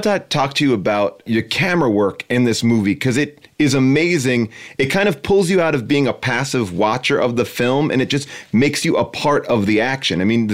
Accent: New York, United States; I grew up in New York. I worked in the Bronx, and my dad lived in Queens

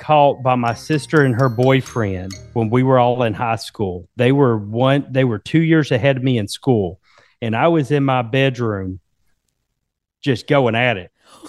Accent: Alabama, United States; I'm from North Alabama.

